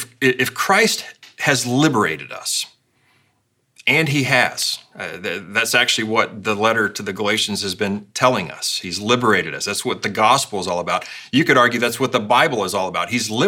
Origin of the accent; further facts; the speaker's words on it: United States; I'm an American. I live in the land of the free.